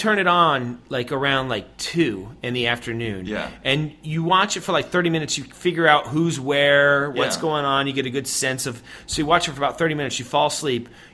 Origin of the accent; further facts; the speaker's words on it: Ohio, United States; And I'm not used to that kind of heat. I'm from Ohio, you know.